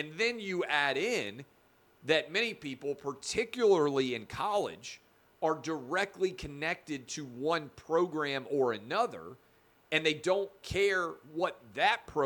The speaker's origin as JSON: {"language": "English", "region": "the South", "country": "United States", "said": "I get it. I'm from the South. I grew up an SEC fan."}